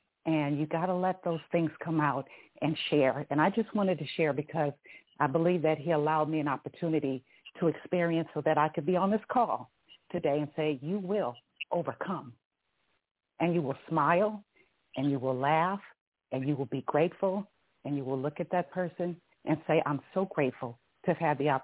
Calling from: California, United States; Hi, I'm calling from California.

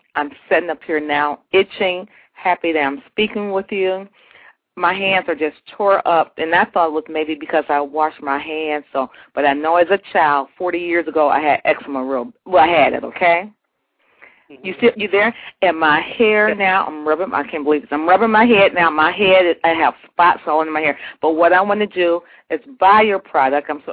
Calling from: Cleveland, Ohio, United States; I'm calling from Cleveland, Ohio. Please listen to me. I'm a 50-year-old female.

